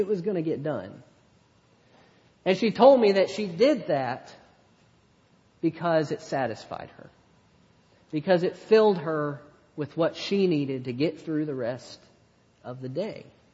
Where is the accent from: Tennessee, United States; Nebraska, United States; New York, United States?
Tennessee, United States; Nashville; the congregation that I grew up in Nashville